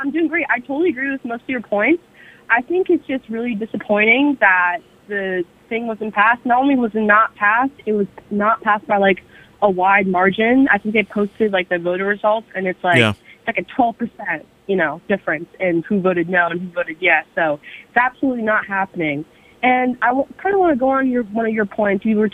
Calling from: Natick, Massachusetts, United States; Today, I'm calling from Natick, Massachusetts.

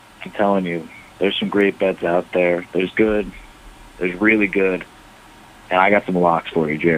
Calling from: Baltimore, Maryland, United States; from Baltimore, and I'm here because I bought a Donald Trump NFT.

